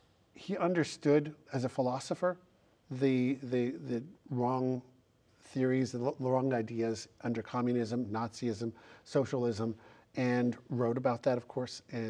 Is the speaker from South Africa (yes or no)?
no; Canada; Of course, I grew up in Canada, and I always envisioned if there was a nuclear war between Russia, the USSR, and the United States, the bombs would be flying over the North Pole and landing on my head.